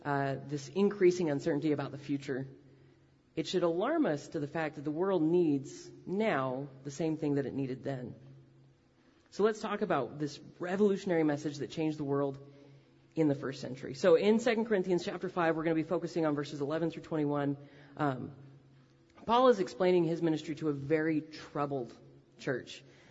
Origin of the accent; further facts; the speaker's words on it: Washington, United States; As he said, I'm from Washington State.